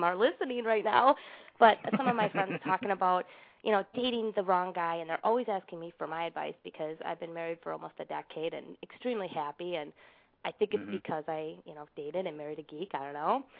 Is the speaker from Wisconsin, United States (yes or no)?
yes; Milwaukee, Wisconsin, United States; born there; I was born in Milwaukee.